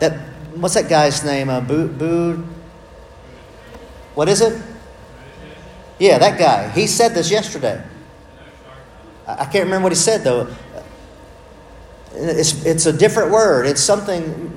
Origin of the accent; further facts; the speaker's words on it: Texas, United States; I'm from Southeast Texas. I just really cannot do it.